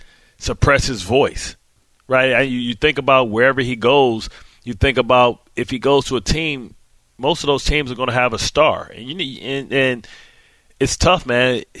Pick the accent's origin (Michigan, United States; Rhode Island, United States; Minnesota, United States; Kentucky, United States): Michigan, United States; Detroit; I know I'm not supposed to really like them much because of what happened between my, you know, I'm from Hockey Town, and the Red Wings and Avalanche all that stuff that went down in the early 2000s.